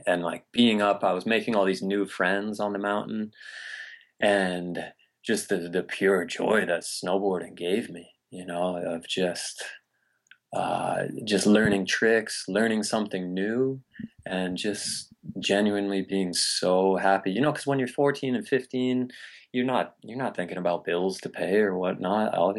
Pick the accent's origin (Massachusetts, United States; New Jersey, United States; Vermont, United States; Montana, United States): Vermont, United States; I grew up in Vermont and I was always playing sports, baseball, soccer, basketball.